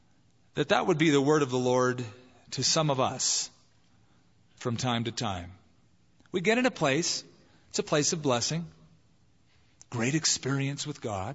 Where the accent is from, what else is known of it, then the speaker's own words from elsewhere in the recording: California, United States; Over there, in fact, where I grew up in California, because it is congested and it's a sprawling place